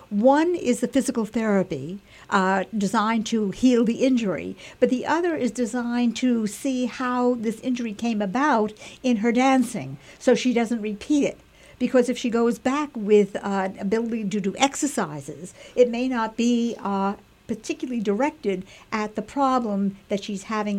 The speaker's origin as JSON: {"language": "English", "region": "New York", "country": "United States", "lives_now": "Lehigh Valley, United States", "said": "and this was many years ago, and I'm from New York"}